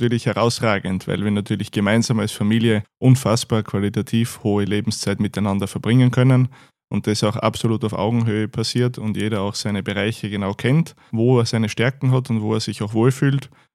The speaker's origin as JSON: {"language": "German", "region": "Styria", "country": "Austria", "tie": "born there", "said": "Als gebürtiger Oststeirer habe ich schon ein paar Geheimtipps für dich."}